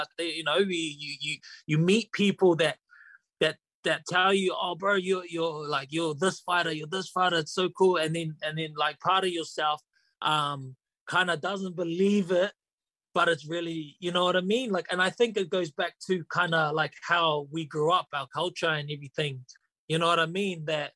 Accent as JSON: {"language": "English", "region": "Auckland", "country": "New Zealand", "tie": "born or raised there", "said": "growing up in Auckland, you kind of had to fight, right?"}